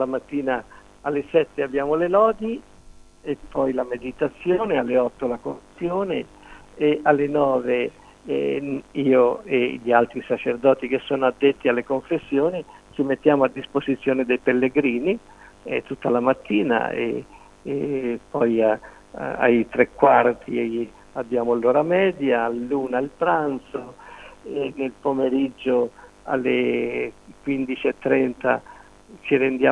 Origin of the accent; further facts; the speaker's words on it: Marciano, Umbria, Italy; Io sono nato a Marciano, vivevo a Marciano